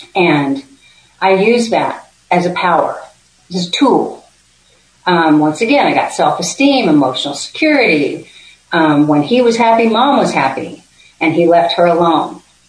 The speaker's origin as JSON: {"language": "English", "town": "Houston", "region": "Texas", "country": "United States", "tie": "born or raised there", "also_born_or_lived": "Austin", "said": "So I was born in Austin, moved to Houston when everybody got remarried, and then moved back to Austin at 17 to go to school at UT."}